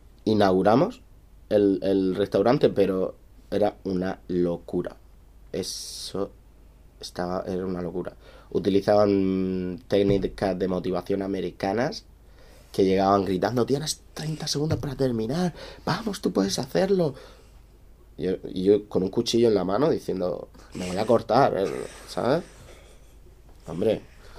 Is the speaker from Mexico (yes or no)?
no; Spain; A veces hay un chico ahí que somos todos españoles y sí que hablamos mucho español y se nos olvida que está ahí el chico.